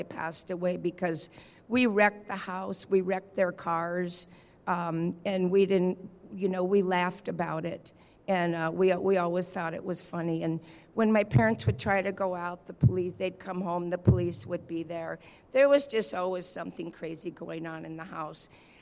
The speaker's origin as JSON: {"language": "English", "region": "California", "country": "United States", "tie": "born or raised there", "said": "I grew up in the San Fernando Valley."}